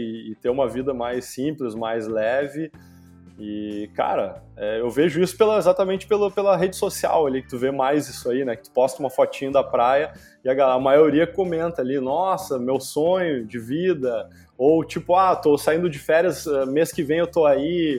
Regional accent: Porto Alegre, Rio Grande do Sul, Brazil; moved away as an adult; na verdade eu moro na praia há 15 anos, eu digo apenas 15 anos porque eu vivi outros 30 em Porto Alegre, né? Então eu nasci lá e vivi os meus 30 primeiros anos de vida, eu vivi em Porto Alegre

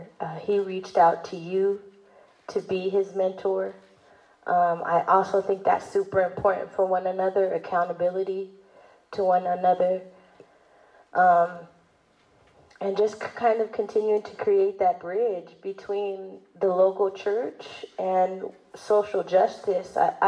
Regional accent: Long Beach, California, United States; I'm from Long Beach.

